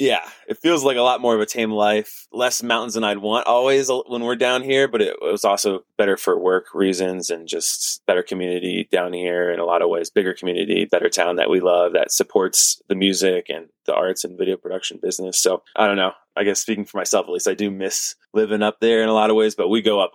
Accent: Indianapolis, Indiana, United States; But we grew up in Indianapolis, Indiana, and we had a really, you know, nice, blessed childhood

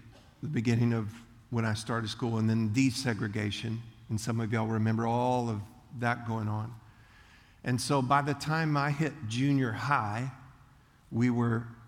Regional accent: Leesburg, United States; I grew up in Leesburg, and that's why I'm not good at math.

